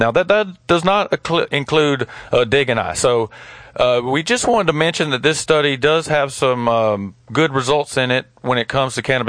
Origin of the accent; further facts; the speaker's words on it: Alabama, United States; And it comes from my home state in Alabama